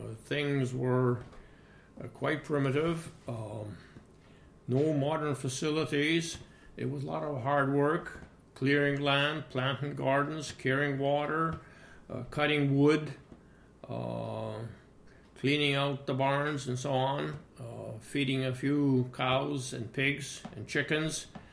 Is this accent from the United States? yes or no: no; Prosperity, Alberta, Canada; born there; I was born in Prosperity, Alberta, on July 1, 1934. So this makes my age at the present time at 82.